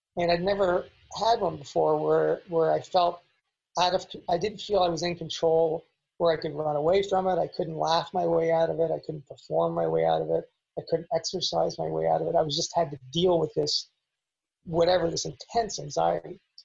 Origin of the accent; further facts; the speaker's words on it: Canada; now in Los Angeles, United States; And when I came to Los Angeles from Canada